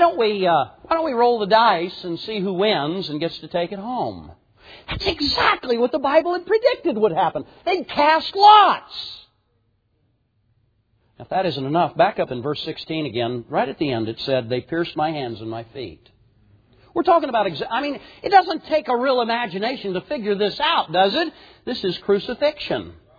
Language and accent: English; United States; I'm an American, and I've been raised in America, and I've been raised with a normal public school education